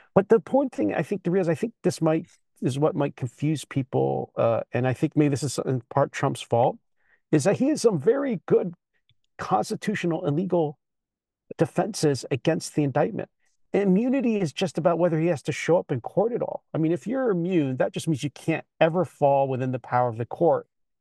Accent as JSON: {"language": "English", "town": "Philadelphia", "region": "Pennsylvania", "country": "United States", "said": "I just want to make clear. I'm from Philadelphia."}